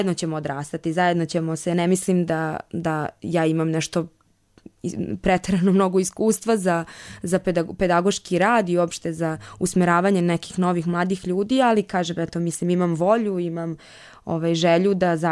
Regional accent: Bačka Palanka, Vojvodina, Serbia; Pa ja sam rođena u Bačkoj Palanci, to je jedan grad u Vojvodini u Srbiji, i ja sam tamo nekako odrastala

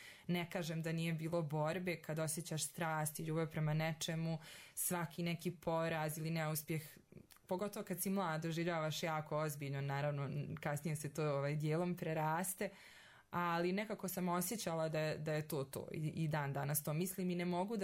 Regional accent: Prnjavor, Republika Srpska, Bosnia & Herzegovina; Ja sam iz Prnjavora

